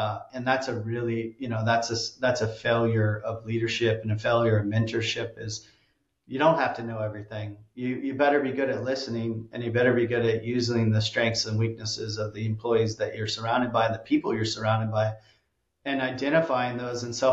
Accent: California, United States; I'm coming from California in the Sonoma County area, north of San Francisco

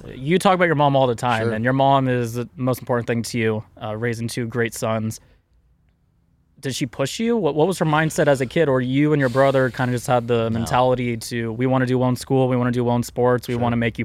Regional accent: West Coast, United States; I'm from the West Coast. Our schools, I mean, we were a top baseball school where I came from, a top water polo.

